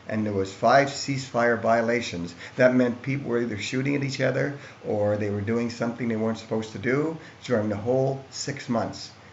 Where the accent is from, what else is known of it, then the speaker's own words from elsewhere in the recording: Nova Scotia, Canada; Well, I'm from Nova Scotia